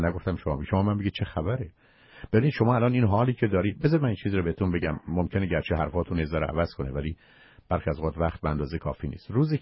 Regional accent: Iran; ما ایرانی بودن افتخار ماست

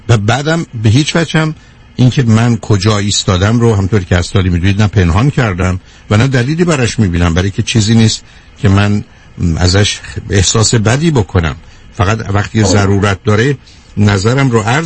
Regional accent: Iran; moved away as an adult; بسیاری از ما تو زندگیمون وقتی که 20 سالمون بود 18 سالمون بود از ایران اومدیم بیرون، وقتی اومدیم بیرون اومدیم 5 سال 7 سال امریکا بودیم، برگشتیم ایران

